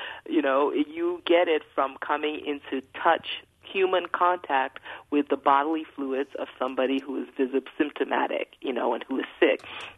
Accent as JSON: {"language": "English", "country": "Liberia", "said": "I was worried about my family members that were still there because I'm originally from Liberia."}